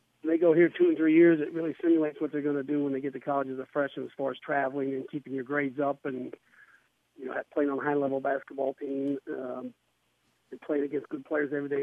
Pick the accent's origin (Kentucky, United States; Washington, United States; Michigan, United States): Kentucky, United States; accent: southern; moved away as an adult; also born or lived in Virginia; I'm from Kentucky originally, so I'm a southern guy, and then I've lived in Virginia, obviously, for 32 years while I've been working at Oak Hill, which is also in the south, so I didn't lose my southern accent when I came here.